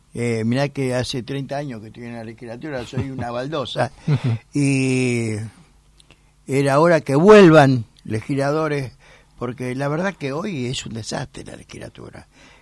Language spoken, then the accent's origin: Spanish; Buenos Aires, Argentina; yo camino mi Buenos Aires. Soy noctámbulo, soy un porteño